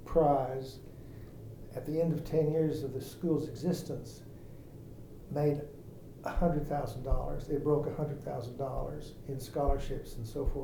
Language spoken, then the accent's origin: English; Oklahoma City, Oklahoma, United States; born there; Well, I was born here in Oklahoma City.